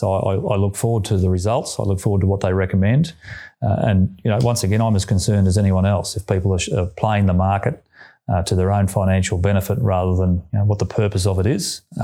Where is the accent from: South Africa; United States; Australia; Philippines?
Australia; Queensland; I come from Queensland, where fires, floods and you know, droughts tend to be part of everyday life